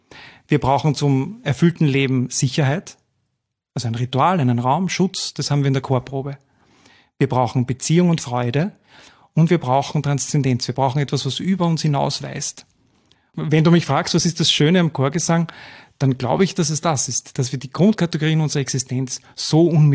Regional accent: Gmünd, Lower Austria, Austria; Also ich bin 42. Ich komme aus dem hohen Norden Österreichs, ich komme aus Gmünd, aus dem Waldviertel, und habe in Wien Kirchenmusik und Gesangspädagogik studiert

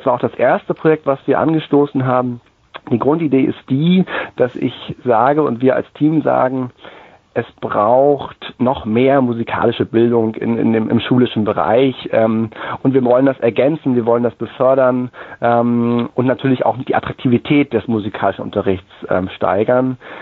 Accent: Schwerin, Mecklenburg-Vorpommern, Germany; also born or lived in Lübz; ich bin in Lübs geboren, in der schönen Stadt an der Elde, und habe dann in Schwerin aufwachsen dürfen, war dort am Musikgymnasium, an der Musikschule

